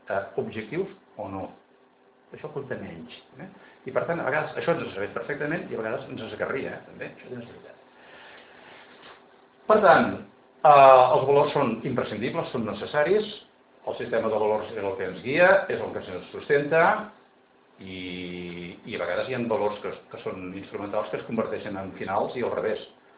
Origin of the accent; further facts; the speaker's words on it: Catalonia, Spain; jo també vinc de Vallès